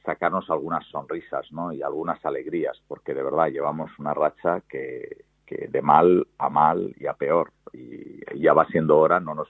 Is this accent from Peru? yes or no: no; Asturias, Spain; now in Málaga, Spain; como asturiano, amo Asturias, pero Málaga es mi ciudad y la ciudad donde espero el día de mañana estar hasta el último día de mi vida